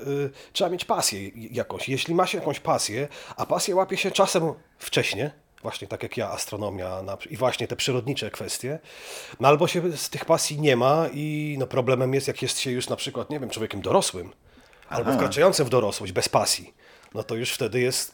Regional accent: Elbląg, Warmian-Masurian Voivodeship, Poland; now in Gdańsk, Poland; ja pochodzę z Elbląga, tutaj w Gdańsku jestem elementem napływowym, ale już, że tak powiem, zżytym bardzo mocno z miastem od kilkudziesięciu lat.

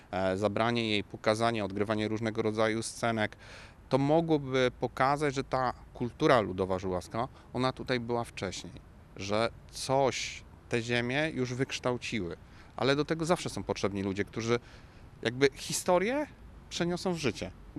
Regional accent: Greater Poland Voivodeship, Poland; Na przykład ja wychowałem się w Wielkopolsce

